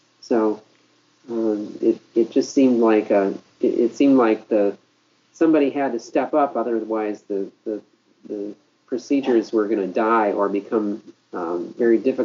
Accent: Wisconsin, United States; I grew up in Wisconsin, but went to school in Minnesota, and did my residency in Seattle at the University of Washington.

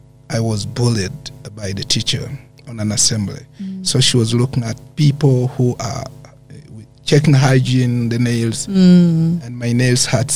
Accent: Eastern Region, Uganda; born there; I was born in Chibok District. Then it was called Palisa District.

